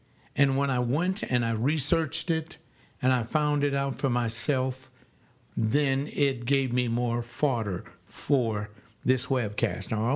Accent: California, United States; born there; I was born here on the West Coast of the country. I'm in California. I live in a sanctuary state.

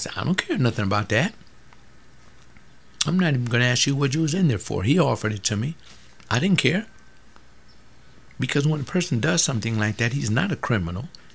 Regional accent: United States; born there; I didn't have to cross over some alien border to come over here with my family to have a living. I was born in America.

